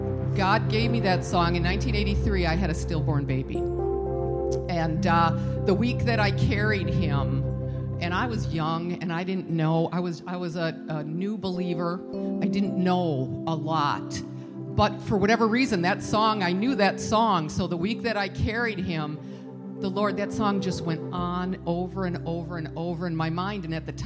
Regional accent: Wisconsin, United States; Okay, I'm from Wisconsin.

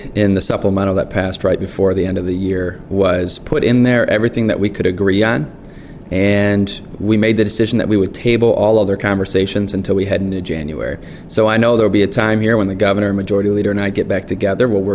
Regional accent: Michigan, United States; speaking from someone born and raised in Northern Michigan

